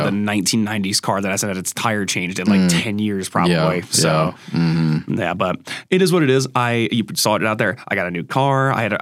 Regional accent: Northeast, United States; Like, and we grew up in the Northeast. Like, we get it.

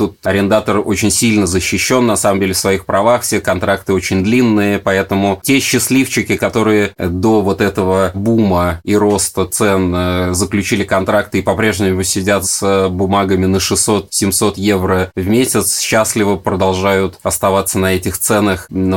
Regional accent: Moscow, Russia; now in Barcelona, Spain; я тоже москвич

